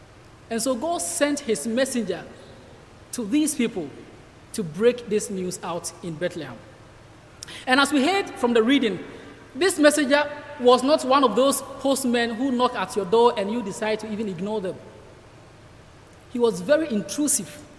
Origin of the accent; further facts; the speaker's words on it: Ghana; now in United Kingdom; I'm from Ghana, and I'm here training on the Cornhill course, ready to go back home.